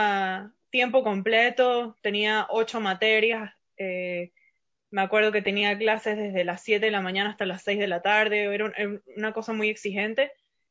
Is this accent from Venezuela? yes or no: yes; Venezuela; moved away as an adult; also born or lived in Atlanta / Miami / New York; now in United States; yo me fui de Venezuela, empecé a vivir en Atlanta primero, en Georgia, en las afueras de Atlanta, mejor dicho, en una zona más bien rural. Después, entonces, me fui para Miami, después a Nueva York.